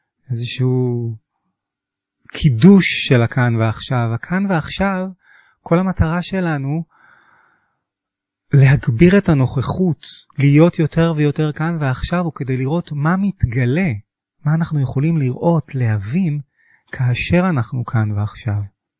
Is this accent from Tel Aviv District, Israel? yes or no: yes; Holon, Tel Aviv District, Israel; also born or lived in Kfar Saba; שנולדתי לפני כך וכך, 48 כמעט שנים בכפר סבא, גדלתי בחולון